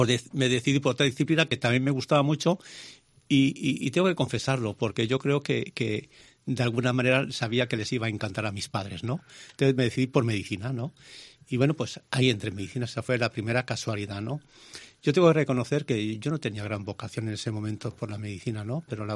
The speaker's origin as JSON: {"language": "Spanish", "town": "Aldaya", "region": "Valencian Community", "country": "Spain", "tie": "born or raised there", "said": "Yo nací en Aldaya, un pueblo magnífico muy cerca de Valencia y del Horta Sud, ¿no? Hace ya muchos años."}